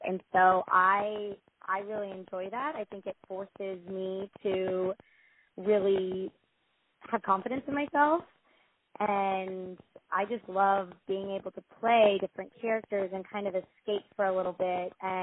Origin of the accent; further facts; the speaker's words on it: Scottsdale, Arizona, United States; So I'm originally from Scottsdale, Arizona, and I've always been drawn to acting.